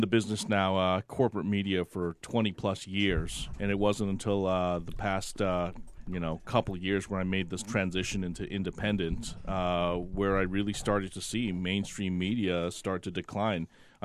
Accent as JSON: {"language": "English", "town": "Brookline", "region": "Massachusetts", "country": "United States", "tie": "born or raised there", "said": "But Boston's my hometown. I grew up in Brookline, right outside of Boston"}